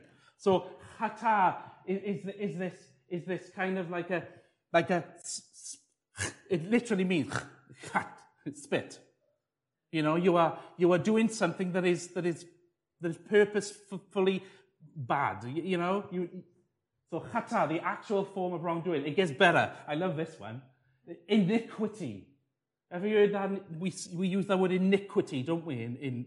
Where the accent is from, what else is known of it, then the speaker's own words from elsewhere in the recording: Wales, United Kingdom; As Welsh people, we shouldn't struggle so much with Hebrew because it's very similar.